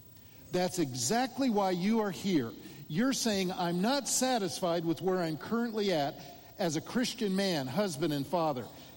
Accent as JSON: {"language": "English", "town": "Omaha", "region": "Nebraska", "country": "United States", "said": "Now, I'm from Omaha, Nebraska. Who knows where Omaha is?"}